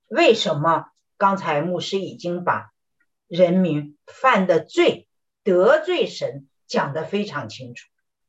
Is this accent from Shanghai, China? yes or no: no; Henan, China; 特别是在我的老家河南